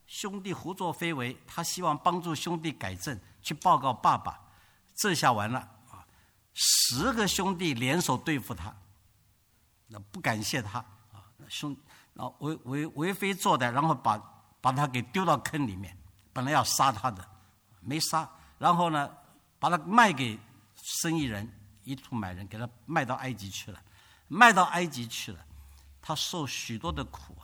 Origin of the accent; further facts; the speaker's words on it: China; 我们中国人这一点最学不好了，学不会。